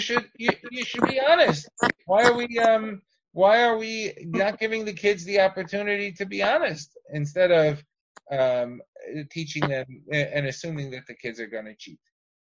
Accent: New York, United States; And I grew up in New York State, so of course this was known as the famous Regent Tshuva.

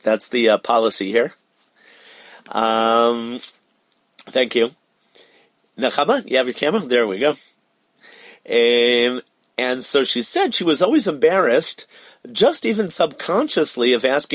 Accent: United States; I've been beaten up growing up in America. Sometimes we used to be kicked off of the stickball courts because we were Jewish.

